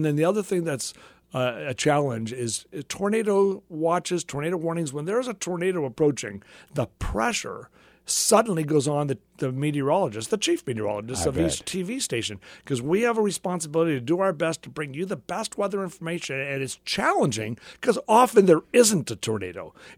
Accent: Los Angeles, California, United States; I grew up in Los Angeles, maybe that's why I didn't have snow my whole 18 years growing up.

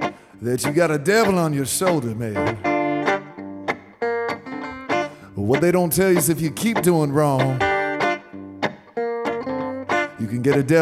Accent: Orlando, Florida, United States; now in Tampa, United States; I grew up in Orlando, and I quickly found that what I was into and what I wanted to do was not in Orlando. So I moved away.

